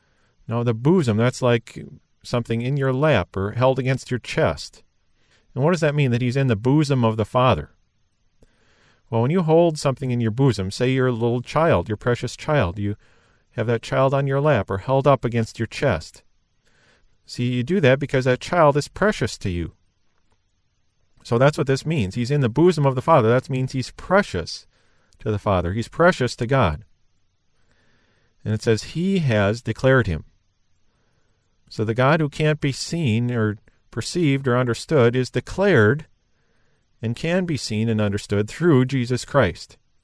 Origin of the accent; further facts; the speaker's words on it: United States; And I am. I am an American.